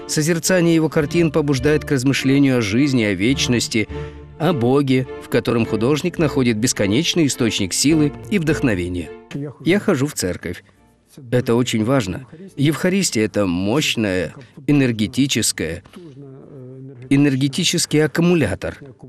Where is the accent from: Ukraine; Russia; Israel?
Ukraine; also born or lived in New York / Nice; Я же украинец.